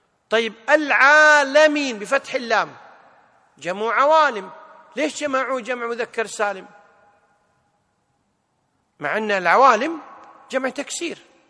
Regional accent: Kuwait; ما يسمى عند العامة عندنا بالكويت خوية

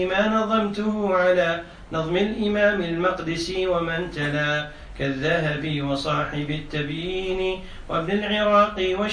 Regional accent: Kuwait; وحد عندنا في الكويت في ناس إذا صار يقرأ ويكتب يظن نفسه عالم

